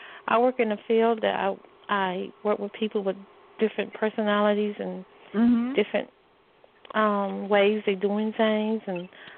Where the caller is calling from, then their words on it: North Carolina, United States; I'm calling from Carolinas.